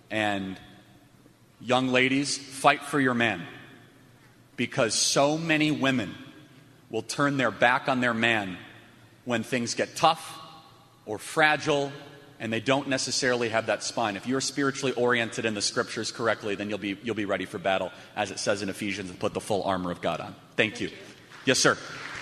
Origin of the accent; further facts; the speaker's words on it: Chicago, Illinois, United States; I'm from Chicago, can't stand it.